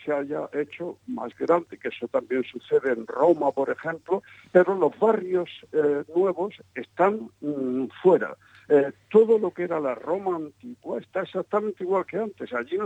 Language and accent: Spanish; Spain; Es decir, yo soy español y amo sobre todo mi país, ¿no?